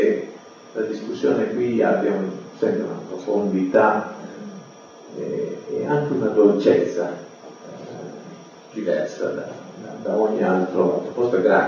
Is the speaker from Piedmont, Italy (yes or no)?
yes; Cuneo, Piedmont, Italy; born there; now in Turin, Italy; io a Torino ci sono stato quasi mezzo secolo. Non sono nato a Torino, sono tornato a Cuneo, ma sono arrivato a Torino a 18 anni, quando mi sono iscritto all'università.